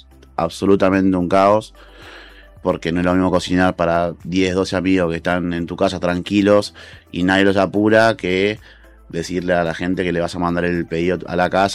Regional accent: Lugano, Buenos Aires, Argentina; soy de Lugano, tengo una hamburguesería ya hace 5 años.

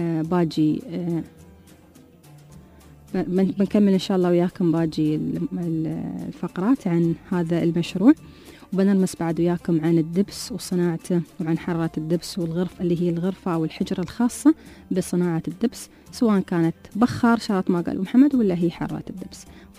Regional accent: Abu Dhabi, United Arab Emirates; على كل الشير الموزع عندنا في أبوظبي بالتحديد

